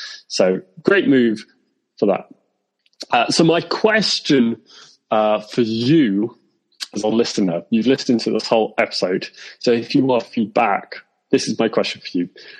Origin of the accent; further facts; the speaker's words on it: United Kingdom; I'm a Brit, so I'm not going to get into it.